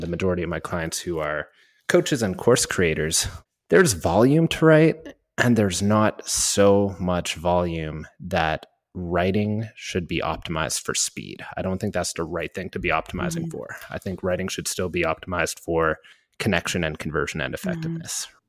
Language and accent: English; Canada; And I'm super Canadian and didn't want to correct people.